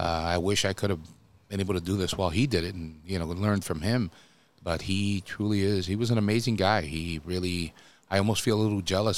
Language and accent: English; Miami, Florida, United States; Hey, I'm from Miami, right?